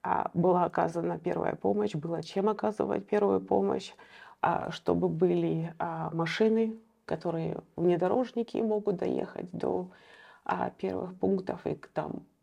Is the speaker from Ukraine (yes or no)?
yes; Kharkiv, Kharkiv Oblast, Ukraine; moved away as an adult; now in United States; Я сама родом из Харькова, но я уже живу в США больше 20 лет.